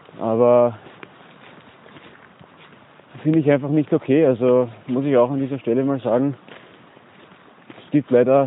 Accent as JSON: {"language": "German", "country": "Austria", "said": "der bei uns in Österreich mit bis zu 15.000 Euro geahndet werden kann."}